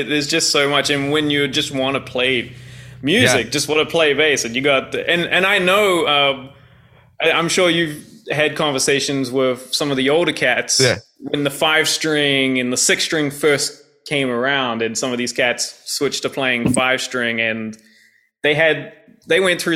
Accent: New Zealand; growing up in New Zealand, they didn't really have six string

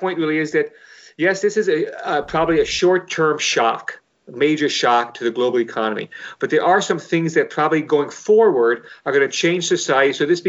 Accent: Chicago, Illinois, United States; Maybe the most interesting thing is I grew up in Chicago, but my family made the exodus to the suburbs

